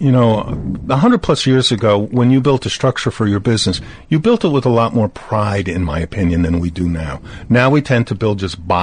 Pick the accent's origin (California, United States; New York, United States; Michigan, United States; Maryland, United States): New York, United States; Dobbs Ferry; I grew up downriver in Dobbs Ferry, New York.